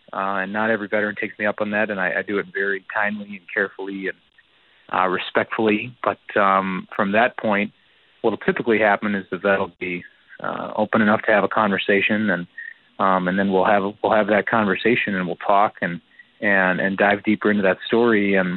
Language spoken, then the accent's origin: English; St. Louis Park, Minnesota, United States; Yeah, I grew up here in St. Louis Park, Minnesota.